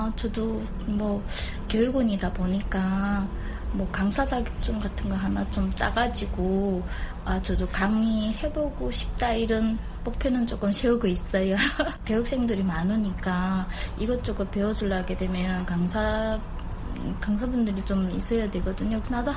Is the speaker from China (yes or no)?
no; North Korea; now in South Korea; 여기는 다 같이 우리 같은 탈북민들이다 보니까 같이 일하는데 편해서 좋았어요.